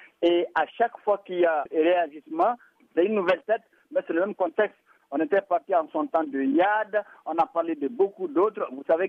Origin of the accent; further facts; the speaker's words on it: Gao, Mali; Moi, je suis nordiste, hein, je suis le Gao. C'est ma zone, on se connaît. On est né ensemble, on a grandi ensemble, on a fait l'école ensemble